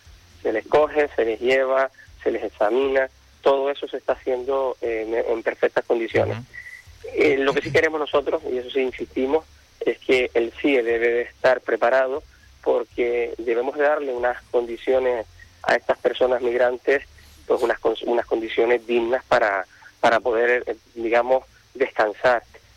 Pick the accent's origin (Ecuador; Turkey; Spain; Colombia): Spain; Canary Islands; defender nuestra identidad como canarios y canarias